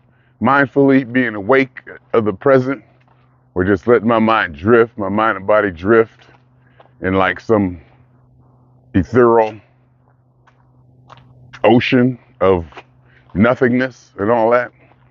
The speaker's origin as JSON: {"language": "English", "region": "Ohio", "country": "United States", "tie": "born or raised there", "said": "More because I grew up in Ohio, industrial town, work, play hard"}